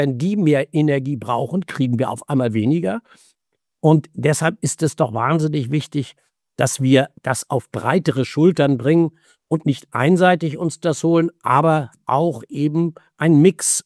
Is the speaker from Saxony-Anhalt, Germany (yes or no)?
yes; Saxony-Anhalt, Germany; ich habe das selbst in meinem eigenen Bundesland, wo die Chemieindustrie ja ganz stark ist, in Leuna hier in Sachsen-Anhalt